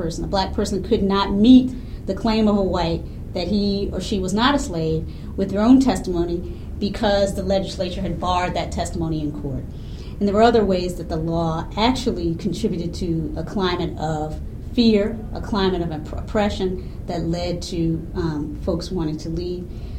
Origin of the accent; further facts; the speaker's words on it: Virginia, United States; as a person who's been living here in the Bay Area for 15 years now, I came here from Virginia.